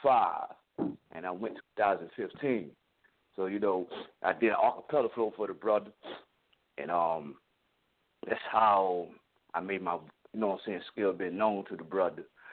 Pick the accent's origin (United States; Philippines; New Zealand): United States; Plymouth, North Carolina; And I'm from Plymouth, North Carolina.